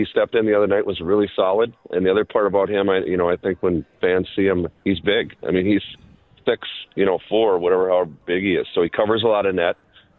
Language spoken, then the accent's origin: English; Minnesota, United States; now in Nashville, United States; I grew up in Minnesota, got to play there, got to coach there.